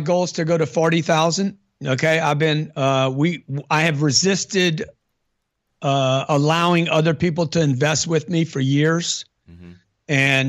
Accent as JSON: {"language": "English", "town": "Lake Charles", "region": "Louisiana", "country": "United States", "tie": "born or raised there", "said": "I grew up in Lake Charles, Louisiana."}